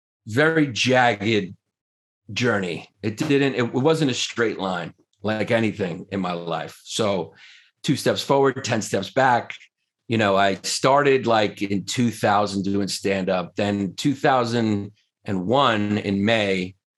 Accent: New York, United States; I'm from New York. I'm used to a really nice city. New Yorkers are arrogant.

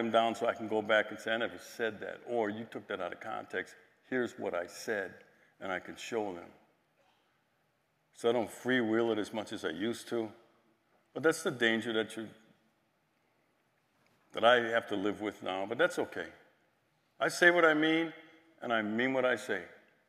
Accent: Milwaukee, Wisconsin, United States; In Milwaukee, Wisconsin, my hometown, a sheriff deputy and a City of Milwaukee police officer were shot

